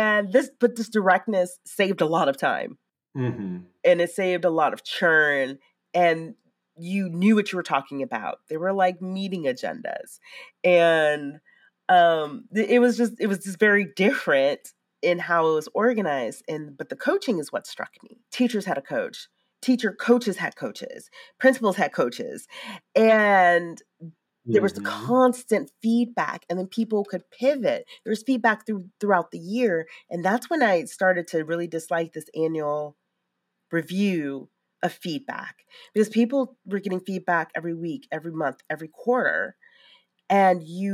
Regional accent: Chicago, Illinois, United States; I'm from Chicago, so I'm a Bulls person.

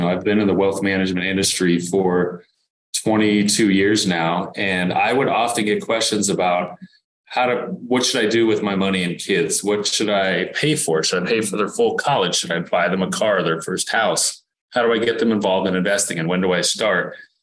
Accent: California, United States; both from California here. I grew up in Southern California.

